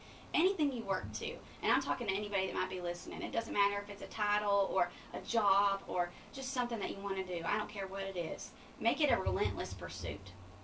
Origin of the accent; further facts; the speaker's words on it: Kentucky, United States; also born or lived in Scott County, Kentucky; for the first 3 years of my life, I grew up in Scott County, Kentucky, because my dad worked at the Toyota plant in Georgetown. And we moved to Powell County